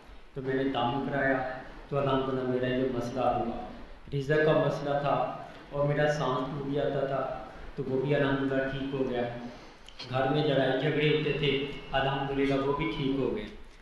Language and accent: Urdu; Faisalabad, Punjab, Pakistan; اور میرا فیصلہ آباد سے تعلق ہے.